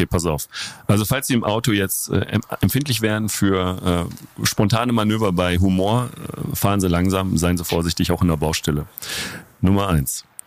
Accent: North Rhine-Westphalia, Germany; moved away as an adult; Ich bin aus NRW weg, wegen der guten Universitäten in Bayern und habe dann dort Unterschlupf gefunden

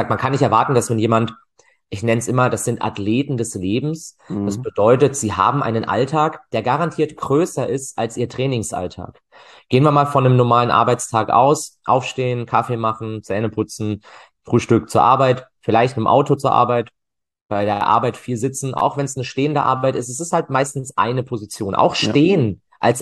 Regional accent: Freiburg, Baden-Württemberg, Germany; meine Heimatstadt, da macht das auch Sinn

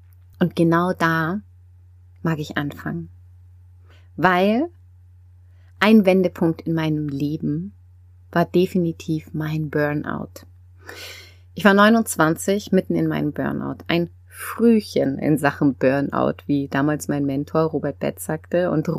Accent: Freiburg, Baden-Württemberg, Germany; born there; ich bin geboren worden im Schwarzwald, ich bin in Freiburg auf die Welt gekommen

